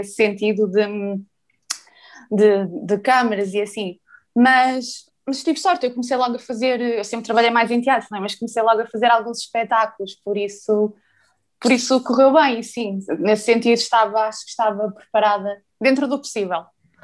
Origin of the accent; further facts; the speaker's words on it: Porto, Norte, Portugal; accent: Porto; como eu vinha do Porto, eu tinha muito sotaque, mas vejo muito, ainda tenho, e tento esconder em palco